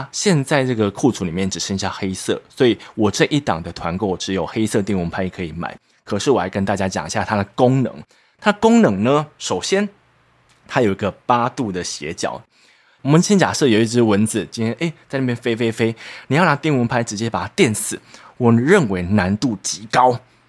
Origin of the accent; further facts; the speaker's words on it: Taiwan; first language Taiwanese Hokkien; Chinese is a second language; 因为我家小时候只讲台语，所以我上国小的时候，我在一年级，我不能够接受其他人都讲国语。